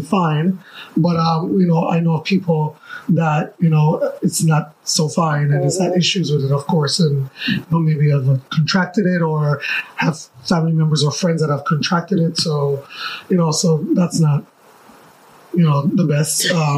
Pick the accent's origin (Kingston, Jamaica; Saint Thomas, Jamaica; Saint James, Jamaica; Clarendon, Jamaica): Kingston, Jamaica; In Kingston. I was born in Almontown.